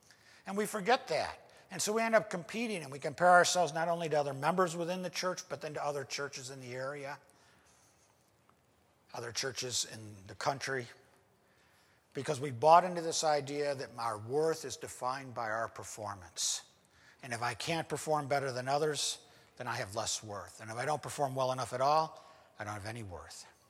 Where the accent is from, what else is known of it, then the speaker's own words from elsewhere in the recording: United States; and he's a better preacher than me, because I'm an American, what's going to be my instinctive response?